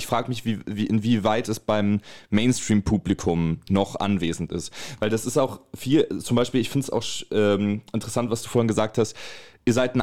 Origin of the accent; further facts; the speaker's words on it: Wolfsburg, Lower Saxony, Germany; Nette Anekdote übrigens aus meiner Heimat, aus Wolfsburg